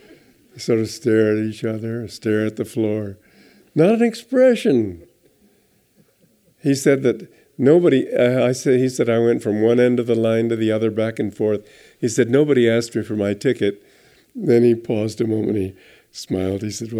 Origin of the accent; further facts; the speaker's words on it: Romania; This is something I used to notice when I grew up in Romania